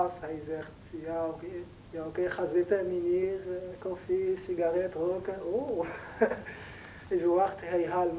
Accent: Morocco; Dutch is a second language; Eerst discriminatie, maar ik ben Marokkaans, ik ben ziek.

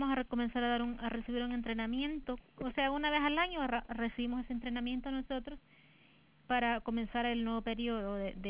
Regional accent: Chalchuapa, Santa Ana, El Salvador; Yo soy de Chalchuapa

